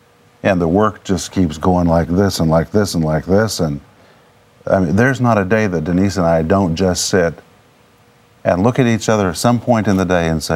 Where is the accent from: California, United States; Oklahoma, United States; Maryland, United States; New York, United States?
Oklahoma, United States; Sand Springs; now in Russia; I'm from Sand Springs, Oklahoma.